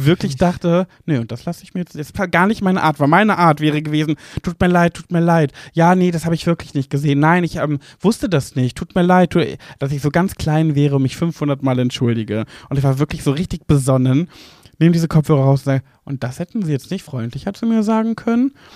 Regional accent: Braunschweig, Lower Saxony, Germany; Also in dem Fall, klar komme ich aus Braunschweig, aber aus dieser Gegend kam ich halt nicht, so meinte ich das.

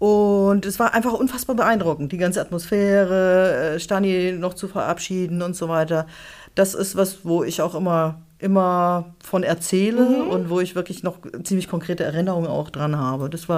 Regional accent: Bavaria, Germany; moved away as an adult; now in Hamburg, Germany

